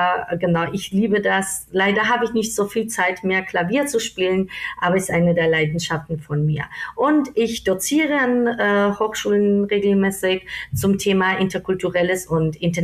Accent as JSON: {"language": "German", "country": "Georgia", "second_language": "German", "moved": "yes", "lives_now": "Germany", "said": "Ursprünglich komme ich aus Georgien. Das sage ich immer, weil das mir sehr wichtig ist, wo meine Wurzeln sind. Bin jetzt seit 17 Jahren, fast 18 Jahren hier in Deutschland."}